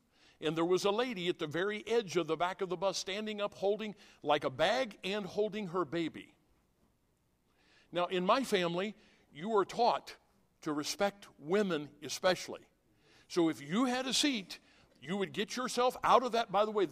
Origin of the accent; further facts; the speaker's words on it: Illinois, United States; We grew up in Illinois. I think everybody knows that. That's my family roots.